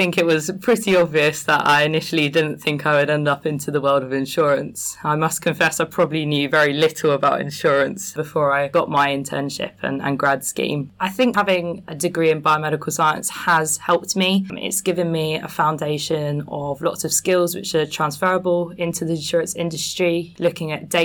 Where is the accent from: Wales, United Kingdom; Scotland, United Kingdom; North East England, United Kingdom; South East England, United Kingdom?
South East England, United Kingdom; I grew up kind of in Greater South London, Surrey area, wanted to escape.